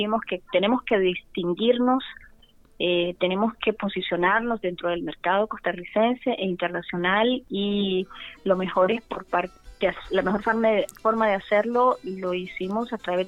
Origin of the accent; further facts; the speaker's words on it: Nicaragua; moved away; Como nicaragüense, el cacao está presente en mi vida desde que nací.